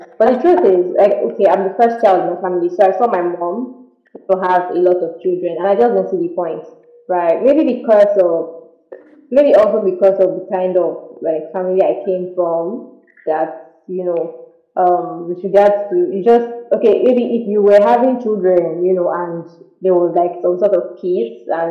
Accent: Nigeria; How to answer that question with regards to growing up in Nigeria. I think it was pretty Nigerian.

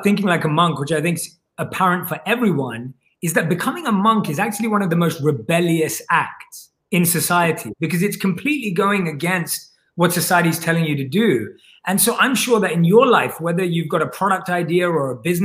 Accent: London, United Kingdom; I was born and raised in London

